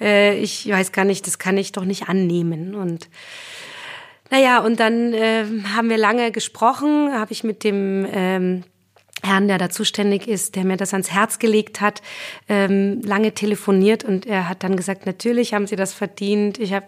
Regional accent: Oelsnitz, Saxony, Germany; Ich bekomme nämlich eine Ausstellung zu meinem Jubiläum in meiner Heimatstadt in Oelsnitz im Vogtland.

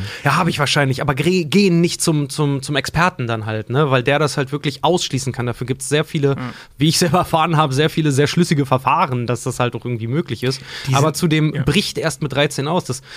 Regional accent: Germany; Ich bin halt aufgewachsen so im Nachwende-Deutschland

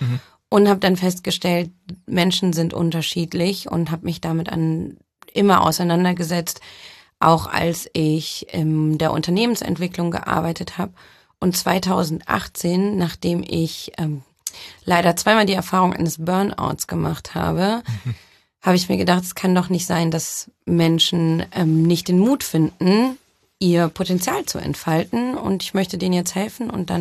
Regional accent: Düsseldorf, North Rhine-Westphalia, Germany; born there; also born or lived in Brazil; Also ich komme gebürtig aus Düsseldorf, bin aber auch in Brasilien aufgewachsen. Das heißt, ich bin ein Weltbürger.

